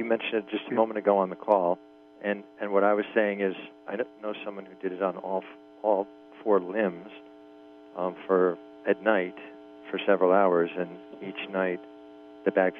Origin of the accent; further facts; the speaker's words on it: New York, United States; I'm from New York.